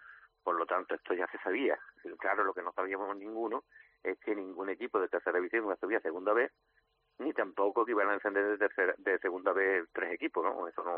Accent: Málaga, Andalusia, Spain; como malagueño

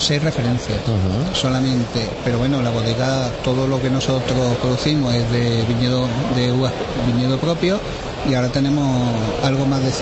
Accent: Córdoba, Andalusia, Spain; yo soy andaluz. De Córdoba ciudad.

